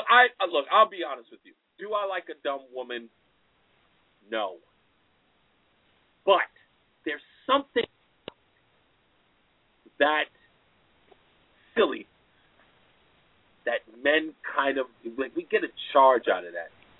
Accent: Arizona, United States; So, I'm a girl from Arizona, and we were at a friend's house in the Bronx

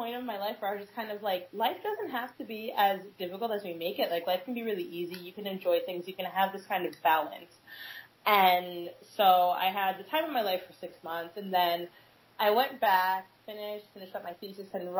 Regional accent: Brooklyn, New York, United States; I'm originally from Brooklyn, but when I was in middle school, my family, my immediate family and I, we moved upstate to a really, really, really small town in the middle of nowhere

